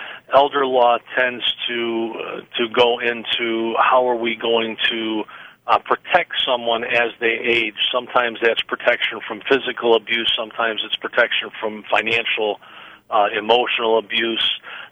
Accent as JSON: {"language": "English", "town": "Detroit", "region": "Michigan", "country": "United States", "tie": "born or raised there", "said": "You mentioned … from my hometown of Detroit."}